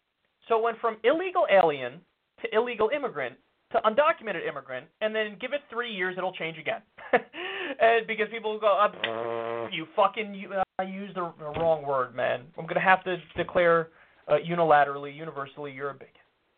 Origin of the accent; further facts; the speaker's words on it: New Rochelle, New York, United States; me growing up in New Rochelle, New York, you know, the North End is more white, more affluent.